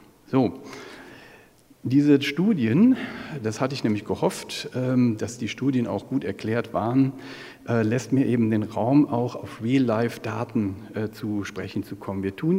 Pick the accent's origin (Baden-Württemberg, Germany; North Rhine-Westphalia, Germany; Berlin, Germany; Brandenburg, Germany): North Rhine-Westphalia, Germany; wie man bei uns im Rheinland sagt